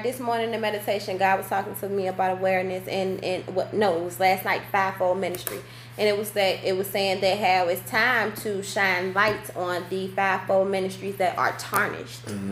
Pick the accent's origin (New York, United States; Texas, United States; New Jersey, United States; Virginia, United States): Virginia, United States; Just like I'm a Virginian because I'm from Virginia type of thing